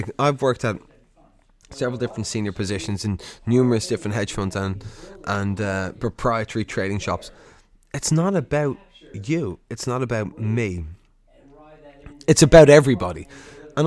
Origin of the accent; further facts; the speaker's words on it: Ireland; I'm Irish